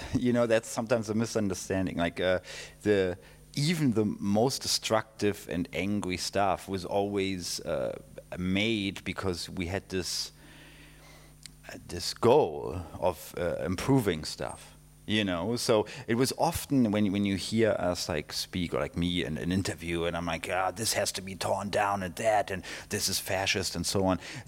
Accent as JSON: {"language": "English", "region": "Berlin", "country": "Germany", "tie": "born or raised there", "said": "I grew up in West Berlin, you know, but still with the wall up."}